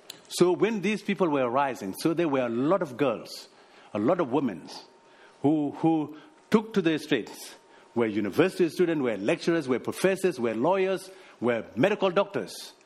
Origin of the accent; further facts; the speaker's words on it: Sudan; you can see it's a subject close to my heart because I come from Sudan.